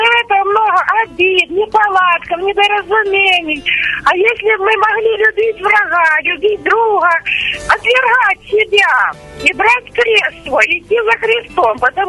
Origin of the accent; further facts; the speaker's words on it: Ukraine; с Украины.